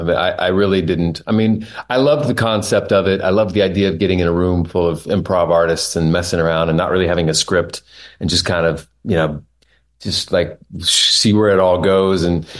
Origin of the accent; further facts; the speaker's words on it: Oklahoma, United States; I grew up in Oklahoma